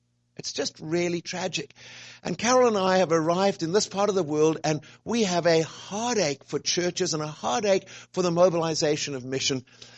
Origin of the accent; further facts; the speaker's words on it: South Africa; I've lived on the other side of the fence. I grew up in South Africa.